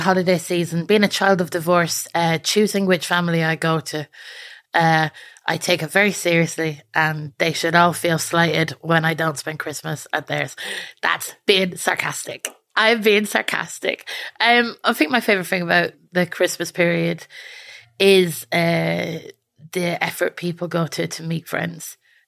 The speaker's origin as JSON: {"language": "English", "country": "Ireland", "said": "sometimes being an Irish woman, it can feel a bit mad."}